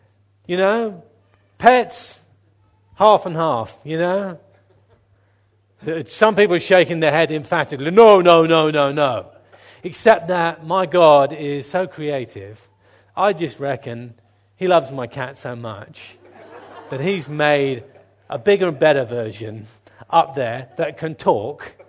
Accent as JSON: {"language": "English", "region": "South West England", "country": "United Kingdom", "said": "I mean, I'm from Cornwall"}